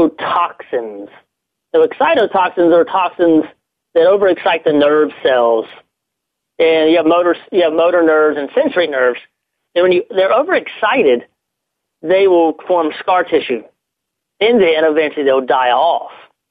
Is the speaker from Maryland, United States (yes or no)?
no; Virginia, United States; Now, all you people listening from the South, and I grew up in Virginia, so I had plenty of hush puppies and fried food and fried shrimp, fried fish.